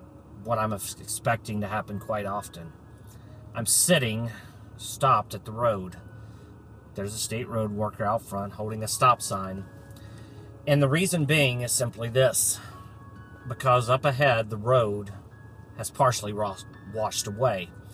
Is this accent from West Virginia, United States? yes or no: yes; West Virginia, United States; And I am traveling to the flood-ravaged regions of my home state of West Virginia.